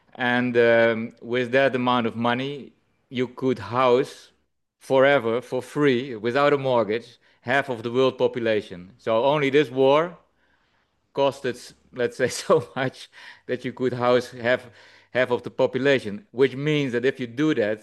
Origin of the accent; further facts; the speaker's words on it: Netherlands; English is a second language; now in Kigali, Rwanda; I'm from the Netherlands. I live in at the moment in Kigali in Rwanda. But I worked all my life in construction, basically in the Netherlands.